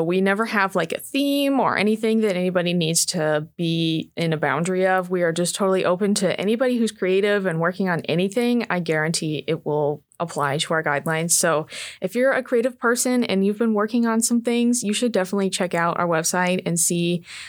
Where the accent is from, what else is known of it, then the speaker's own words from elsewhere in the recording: Wasilla, Alaska, United States; I'm from Wasilla. I'm from Alaska.